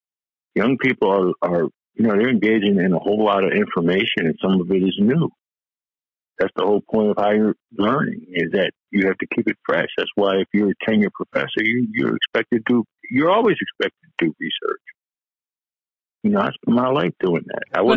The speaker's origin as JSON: {"language": "English", "country": "United States", "said": "I'm just thinking about it like this, because I'm an American, obviously"}